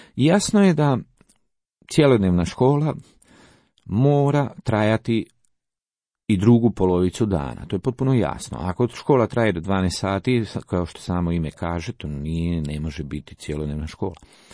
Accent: Croatia; koliko mi kao Hrvati ličimo Fincima, toliko i naše škole liče finskim školama

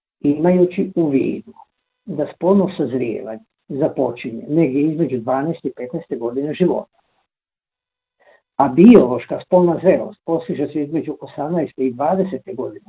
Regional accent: Croatia; kod nas u Hrvatskoj prvi puta u povijesti zemlje rodilo 50% žena starijih od 30 godina.

